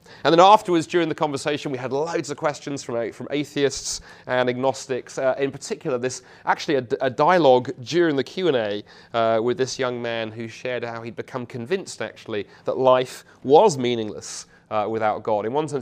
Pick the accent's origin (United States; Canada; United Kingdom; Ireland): United Kingdom; Dundee, Scotland; there in Dundee, my hometown